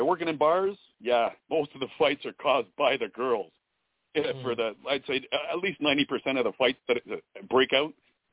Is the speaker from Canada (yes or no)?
yes; Canada; also born or lived in Key West; Yeah. I'm from Canada. I used to live in the States. I used to live in Key West when I was younger.